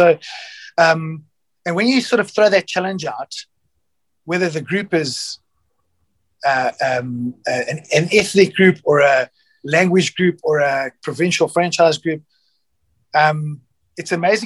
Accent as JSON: {"language": "English", "country": "South Africa", "first_language": "English", "said": "Yeah, my first language is English, yes."}